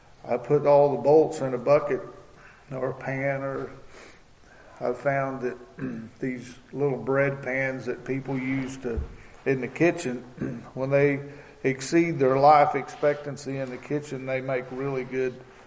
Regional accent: Webb City, Missouri, United States; All right. … from Webb City, Missouri.

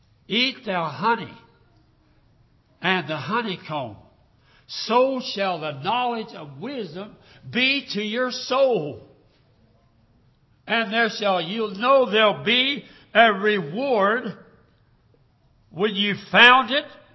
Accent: Guthrie, Oklahoma, United States; I attended services here at Guthrie. I was born here in Guthrie and raised.

